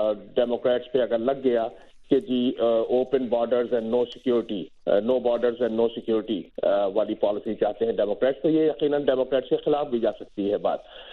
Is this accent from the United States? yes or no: yes; New York, United States; کیونکہ میرا تعلق نیو یارک سے ہے